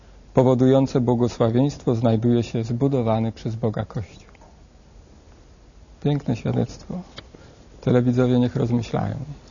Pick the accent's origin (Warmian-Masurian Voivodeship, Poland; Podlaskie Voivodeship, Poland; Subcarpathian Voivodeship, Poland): Subcarpathian Voivodeship, Poland; Stalowa Wola; rodem jestem ze Stalowej Woli, z Polski. Także Polak, Polka mnie zrodziła i z jej piersi wyssałem być ojczyźnie wiernym.